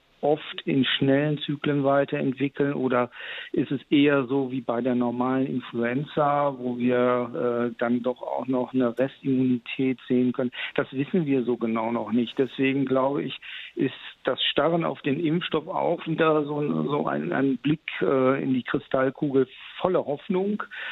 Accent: Mainz, Rhineland-Palatinate, Germany; In meiner Heimatstadt hier in Mainz

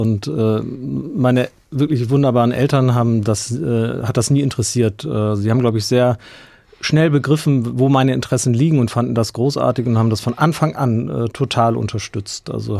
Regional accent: Norden, Lower Saxony, Germany; dass Norden, wo diese Orgel steht, mein Geburtsort ist, auch mein Heimatort ist, mit dem ich bis heute sehr, sehr eng verbunden bin.

